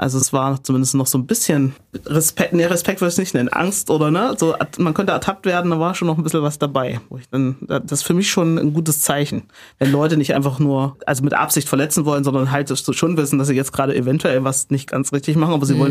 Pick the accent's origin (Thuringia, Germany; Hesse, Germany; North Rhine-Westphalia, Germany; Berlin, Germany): Thuringia, Germany; accent: Thuringian; mit meinem perfekten Thüringer Dialekt